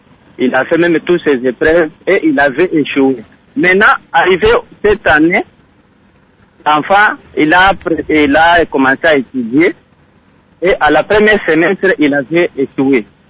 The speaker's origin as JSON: {"language": "French", "town": "Manono", "region": "Tanganyika", "country": "DR Congo", "said": "je vais vous donner un exemple qui s'est passé ici chez nous à Manono."}